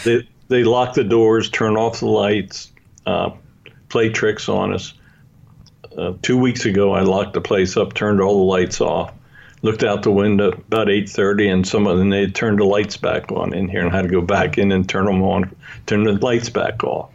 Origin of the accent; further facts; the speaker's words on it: Hershey, Pennsylvania, United States; born there; I was born in Hershey, which is fairly close to Gettysburg, Pennsylvania.